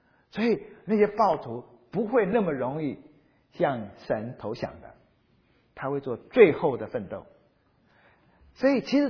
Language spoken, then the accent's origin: Chinese; China; 我们中国人是有缝就钻的，要钻进去挤